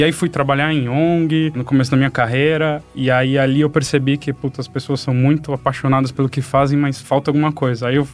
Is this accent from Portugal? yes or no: no; Santos, São Paulo, Brazil; Eu sou santista, né?